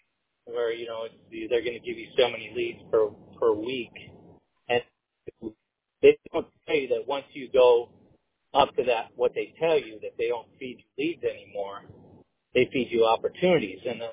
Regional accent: Compton, California, United States; born there; moved away; also born or lived in North Dakota / South Dakota / Michigan; Well, I was actually born in California, but moved to North Dakota, South Dakota, and Michigan.

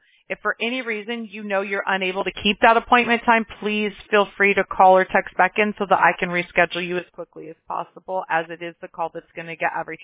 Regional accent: Apple Valley, California, United States; I'm familiar. I grew up in Apple Valley.

